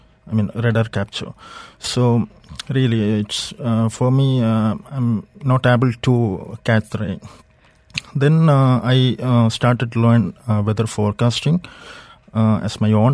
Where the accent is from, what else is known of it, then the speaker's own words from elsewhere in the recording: Kerala, India; now in Dubai, United Arab Emirates; Yeah, actually, I moved from Kerala state in India. It was very monsoon season. The rain was like 2-3 days in my state, mm-hmm, continuous. And when I moved to Dubai on August 2015, that was peak summer.